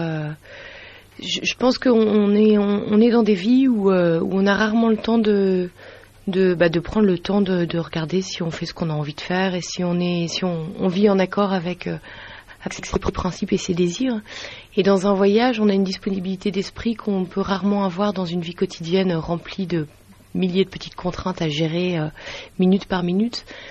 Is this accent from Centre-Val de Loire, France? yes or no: no; Lille, Hauts-de-France, France; Je suis lilloise, oui. Je suis née à Lille et j'ai fait toutes mes études jusqu'à mes 20 ans.